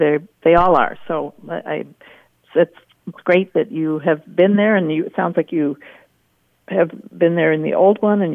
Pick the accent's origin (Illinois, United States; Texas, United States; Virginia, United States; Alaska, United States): Illinois, United States; I'm from Illinois. I came up to the university to go to school and became a tour guide.